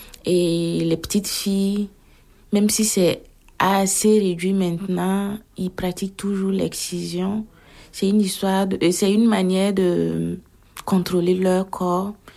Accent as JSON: {"language": "French", "town": "Conakry", "country": "Guinea", "lives_now": "France", "said": "Alors moi … Je viens de la Guinée, Conakry. C'est l'Afrique de l'Ouest. Et j'ai 24 ans."}